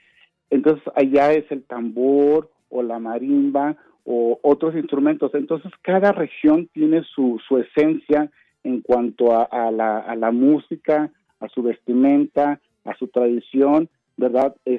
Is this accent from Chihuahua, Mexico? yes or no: yes; Chihuahua, Mexico; Yo soy de la sierra de Chihuahua, entonces hay mucho tarahumara